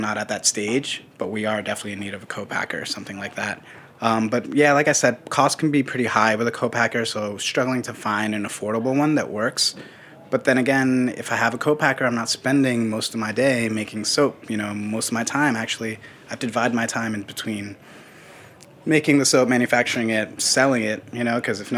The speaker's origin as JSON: {"language": "English", "town": "New York City", "region": "New York", "country": "United States", "tie": "born or raised there", "said": "I'm a New Yorker at heart. I was born and raised here."}